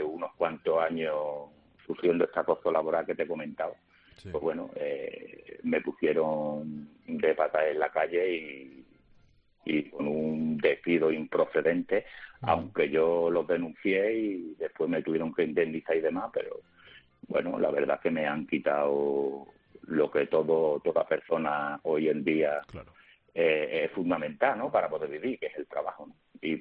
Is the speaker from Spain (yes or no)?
yes; Málaga, Andalusia, Spain; Yo soy una persona que soy de Málaga, y te llamo desde Málaga